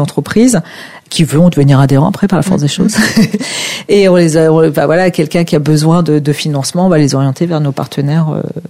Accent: France; Nous sommes des Français, des Latins par définition, et on a besoin de ces rencontres physiques.

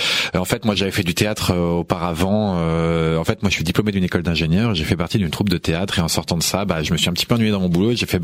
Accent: Meudon, Île-de-France, France; Alors moi, je suis né à Meudon. Donc dans le 92, j'ai toujours grandi en Île-de-France et j'ai toujours été en Île-de-France.

